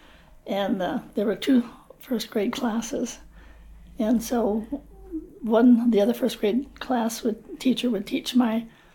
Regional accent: Seattle, Washington, United States; also born or lived in Walla Walla, United States; Yeah, I was born in Seattle, Washington, on November 5th, 1930. I was the fourth girl in the family so far. And born in Seattle, and that's where I grew up until I was in high school.

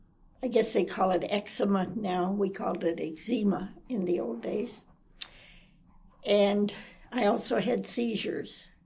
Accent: Massillon, Ohio, United States; born there; Okay, I was born in Massillon, Ohio, February the 7th, 1929.

